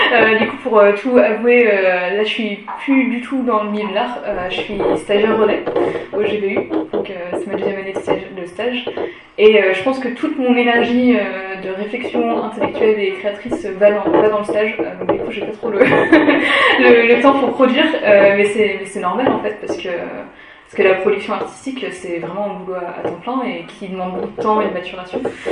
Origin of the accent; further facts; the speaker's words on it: France; born there; parents chinois, des Philippines, mais moi je suis née en France et je parle anglais, je parle pas chinois.